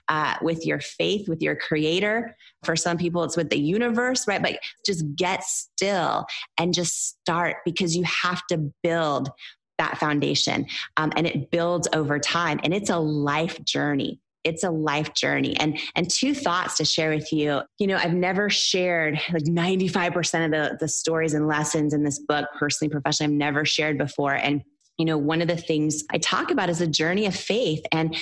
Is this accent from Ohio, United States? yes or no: no; Seattle, Washington, United States; the families I was raised in the Seattle area, they never went to therapy or counselors, nothing.